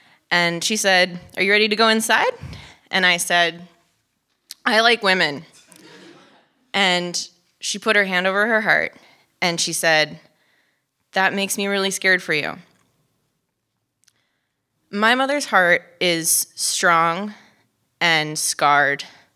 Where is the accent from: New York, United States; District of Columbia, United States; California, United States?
California, United States; Los Angeles; She was from Oregon, I think, and I was from Los Angeles.